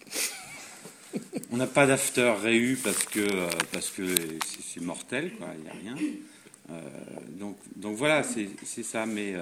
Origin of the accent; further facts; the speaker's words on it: Paris, Île-de-France, France; Je suis originaire de Paris, mais je suis parti